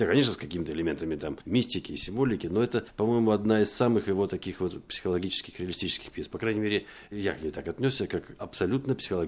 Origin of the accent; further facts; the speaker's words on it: Bishkek, Kyrgyzstan; born there; я родился в Киргизии, в городе Фрунзе. Мама русская, папа итальянец, родился в Киргизии. Я такой космополит, у меня нет родины.